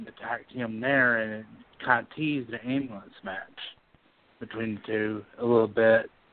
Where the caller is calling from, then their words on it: Dallas City, Oklahoma, United States; from Dallas City, Oklahoma.